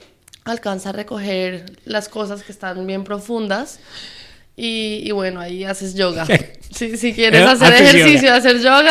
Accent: Colombia; now in Spain; Empezamos el inglés y yo, que soy de Colombia.

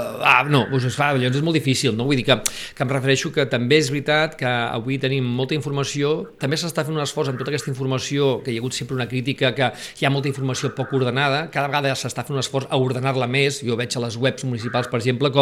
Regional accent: Sitges, Catalonia, Spain; com que soc de Sitges, ja ho sé.

